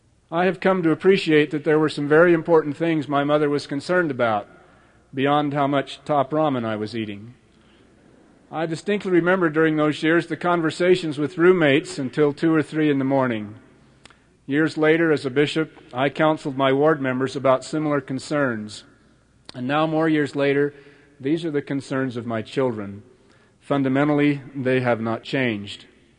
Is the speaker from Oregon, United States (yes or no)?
no; Idaho, United States; And she was very popular, and I was from Idaho.